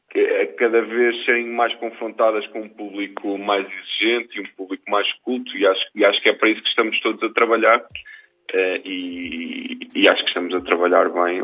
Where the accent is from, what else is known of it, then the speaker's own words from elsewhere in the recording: Ílhavo, Centro, Portugal; eu sou de Ilhavo